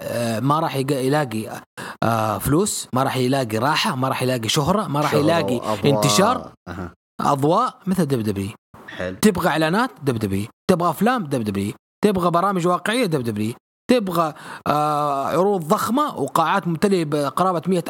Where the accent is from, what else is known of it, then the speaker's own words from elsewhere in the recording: Saudi Arabia; انت ما حد عرفك عندنا في السعودية